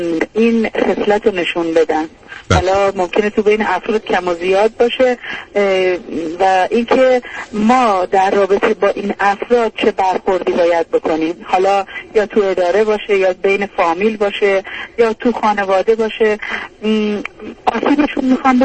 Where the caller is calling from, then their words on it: Iran; چون از ایران هستم نمیدونم حالا چقدر دیگه وقت دارم که تلفنم قطع بشه